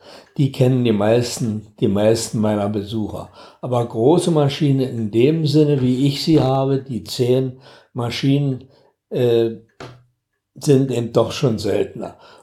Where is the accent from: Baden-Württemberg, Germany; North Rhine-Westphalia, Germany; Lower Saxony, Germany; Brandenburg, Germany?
Brandenburg, Germany; Spremberg; Ich komme aus Spremberg, ein Textil, eigentlich eine Textilgegend, so wie die ganze Lausitz es war.